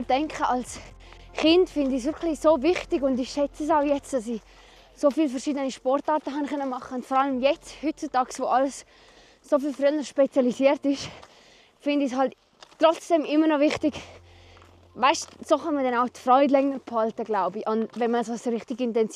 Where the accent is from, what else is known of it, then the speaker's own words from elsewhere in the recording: Stels, Graubünden, Switzerland; wir sind hier in der Roland Arena zu Lenz. Und aber aufgewachsen bin ich ja in Prättigau zu Stels. Und bin hierher gezogen für das Training